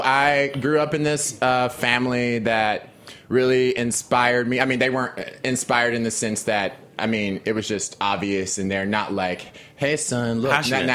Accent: Fort Worth, Texas, United States; born there; I was born in Funky Town, Texas.

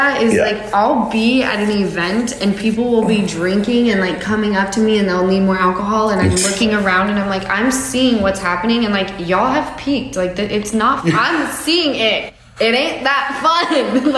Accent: Utah, United States; I come from Utah, I do this

